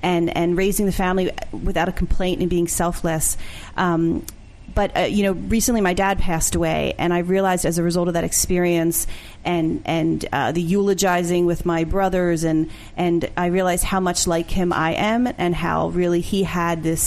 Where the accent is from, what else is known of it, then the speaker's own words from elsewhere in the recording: Norristown, Pennsylvania, United States; I'm from Norristown, Pennsylvania.